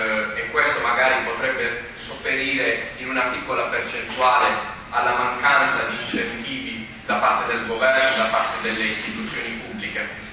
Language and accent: Italian; Bari, Apulia, Italy; now in Padua, Italy; io sono una matricola, vengo da Bari, vicino Bari